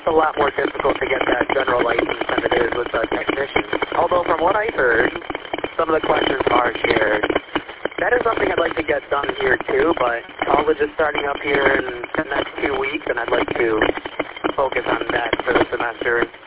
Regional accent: Royal Oak, Michigan, United States; from Royal Oak, and I've gotten my ham license in June.

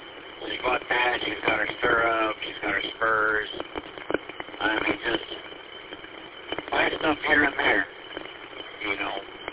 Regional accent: Mount Clemens, Michigan, United States; also born or lived in Los Angeles / Sterling Heights / Romeo; now in Memphis, United States; I was born and raised in Mount Clemens, lived in Los Angeles for 3 years, came back here, lived in Sterling Heights. Moved to Romeo after a while, ended up in the city of Memphis.

